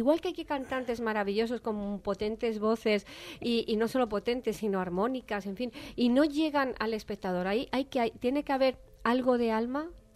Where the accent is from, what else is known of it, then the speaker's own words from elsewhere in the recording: Madrid, Community of Madrid, Spain; now in Valencia, Spain; yo soy de Madrid y la verdad no tengo excusas porque llevo aquí 20 años